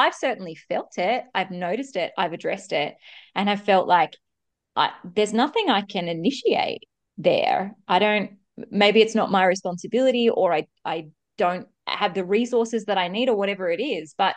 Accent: Australia; This is still pretty weird as an Australian, right?

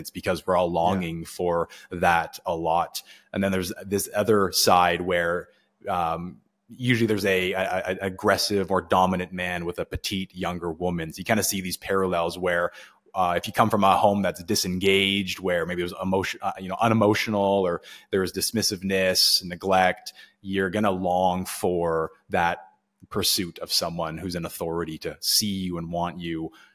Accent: Maple Ridge, British Columbia, Canada; also born or lived in Coquitlam; now in Halifax, Canada; I'm from Maple Ridge, British Columbia, near Vancouver. When I moved to Halifax, I was living in Coquitlam, so I don't know where you're

